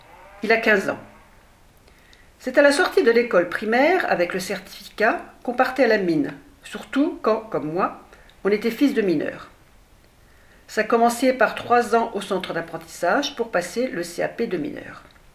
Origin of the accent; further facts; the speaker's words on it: Italy; parce que j'étais italien. Une histoire de fou. Comment j'ai pu faire de 2 ans de service militaire si je suis italien? Du coup, ma femme qui était française serait devenue italienne.